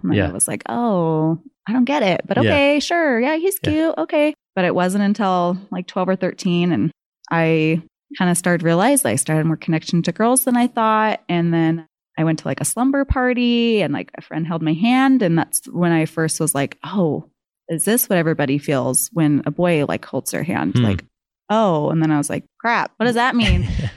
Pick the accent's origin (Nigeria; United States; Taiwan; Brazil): United States; Riverside, California; now in La Verne, United States; I grew up in California in Riverside, but I currently live in Laverne.